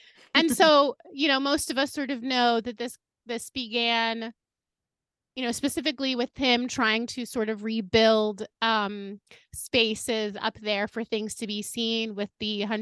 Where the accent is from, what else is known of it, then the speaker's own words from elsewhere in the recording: New York City, New York, United States; And to be honest, as a New Yorker, it's sad. I didn't even really know this is happening. But in my defense, New York City has so many things going on.